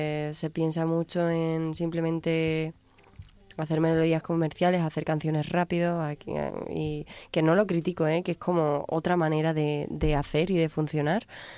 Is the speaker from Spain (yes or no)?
yes; Jerez de la Frontera, Andalusia, Spain; de Jerez. De Jerez de la Frontera.